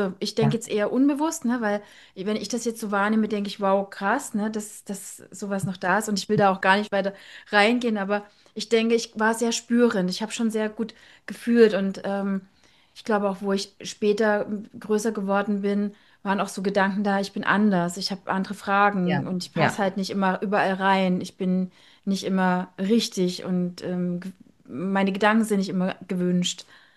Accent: Dresden, Saxony, Germany; ich bin aus Dresden, ich bin in Sachsen groß geworden und da waren halt Dinge begrenzt.

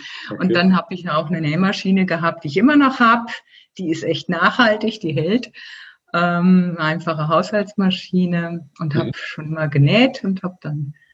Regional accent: Germany; moved away as an adult; now in Switzerland; Ich bin ja Deutsche, wie man hört, auch wenn ich seit 19 Jahren in der Schweiz lebe.

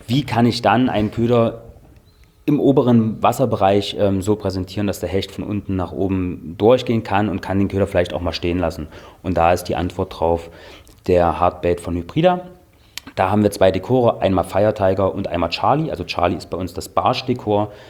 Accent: Dessau, Saxony-Anhalt, Germany; Ja, ich komme aus Dessau, genau. Ich bin dort aufgewachsen, meine Eltern wohnen dort

